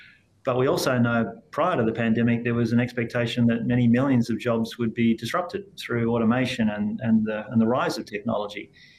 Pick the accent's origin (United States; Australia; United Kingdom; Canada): Australia; I'm an Australian first, and I'm the MD at Microsoft second. My job, I think, is to advocate for my country